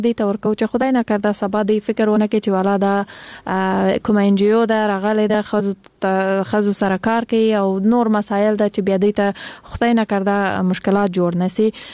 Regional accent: Kandahar, Afghanistan; now in Kabul, Afghanistan; زه خپل د کندهار د ولایت یم

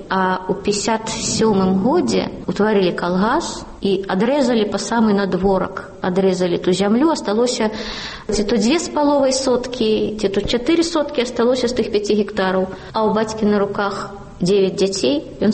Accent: Slonim, Grodno Region, Belarus; born or raised there; moved away as an adult

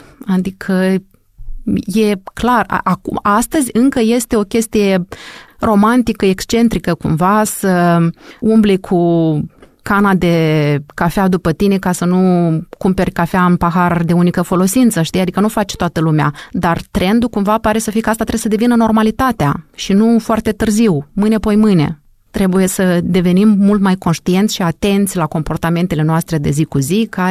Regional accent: Moldova; sunt din Republica Moldova, că sunt basarabian și am un accent nu știu cum când vorbesc cu cei de la București sau de la Cluj. Accentul meu e minunat cum este.

